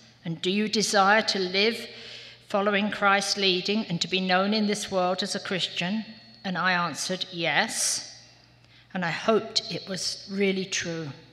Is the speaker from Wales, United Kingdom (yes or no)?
no; London, United Kingdom; born there; in case you don't know from my accent, I was born in England, in London. And I was blessed to grow up in a Christian home. My family attended a big inner city Baptist church.